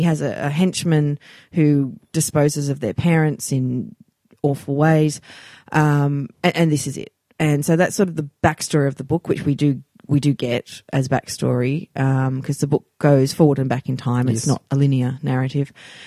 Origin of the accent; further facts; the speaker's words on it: Australia; I'm Australian.